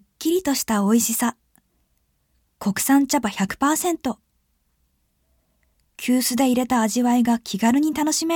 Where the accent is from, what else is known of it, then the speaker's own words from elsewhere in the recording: Nagaoka, Niigata, Japan; 新潟県長岡市出身です。